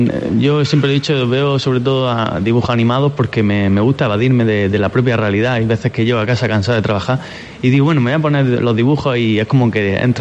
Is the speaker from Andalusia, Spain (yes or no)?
yes; Almería, Andalusia, Spain; es un orgullo ser almeriense y, en fin, yo soy de los que sale fuera de Almería y a todo el mundo le voy diciendo que soy de Almería y con más orgullo llevo la tierra dentro.